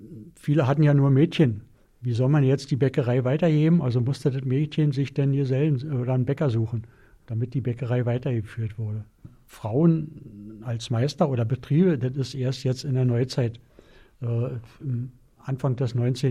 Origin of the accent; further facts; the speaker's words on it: Hangelsberg, Brandenburg, Germany; Und ich komme ja aus Hangelsberg.